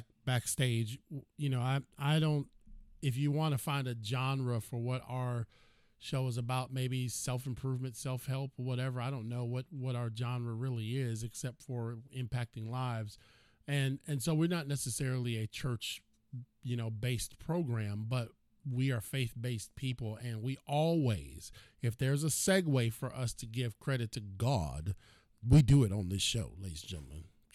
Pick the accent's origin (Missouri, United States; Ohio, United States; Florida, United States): Ohio, United States; I'm from Ohio, so you know how us folk act.